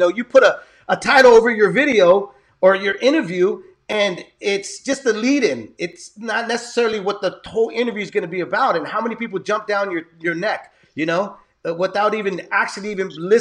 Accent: San Jose, California, United States; I was born and raised in San Jose, which is now away from San Francisco.

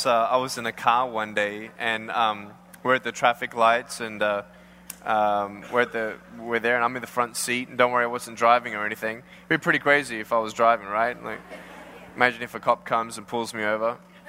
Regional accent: Australia; now in California, United States; And I'm from Australia. I have moved to California 4 years ago

